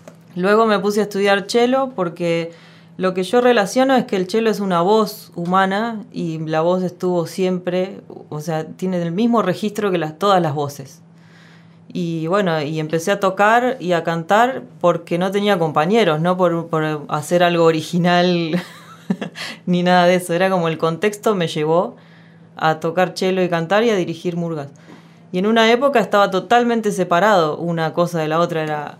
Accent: Neuquén, Argentina; mi familia entrerriana, que se fue a vivir a Neuquén. Yo soy neuquina, nacida ahí.

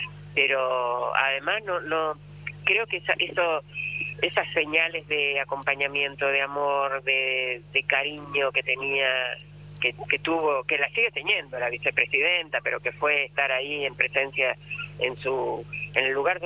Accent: Argentina

